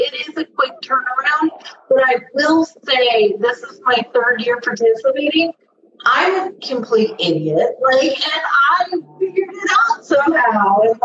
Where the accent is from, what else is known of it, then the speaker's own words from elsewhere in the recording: Iowa, United States; I'm from Iowa. Zach is from Iowa. Obviously, a majority. Guys, we love Iowa.